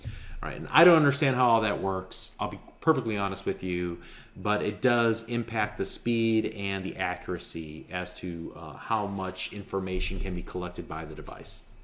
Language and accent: English; Burbank, Illinois, United States; a park near the house where I grew up in Chicago, in a little town called Burbank.